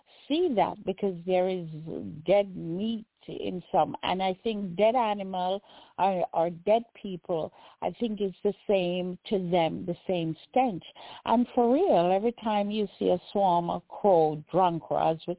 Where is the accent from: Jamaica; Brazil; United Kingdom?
Jamaica; now in United States; And living in the United States, when growing up in Jamaica